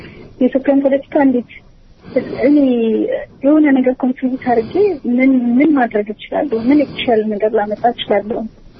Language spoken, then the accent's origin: Amharic; Addis Ababa, Ethiopia; ተወልጄ ያደኩት እዚሁ አዲስ አበባ ነው። አሜሪካን ግቢ የሚባል ሰፈር ውስጥ ነው ተወልጄ ያደኩት።